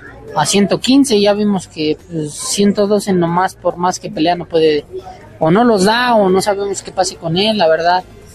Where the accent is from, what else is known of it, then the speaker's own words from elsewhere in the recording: Mexico; contento por eso, por pelear con mis paisanos en mi tierra, pero si no hubiera sido en México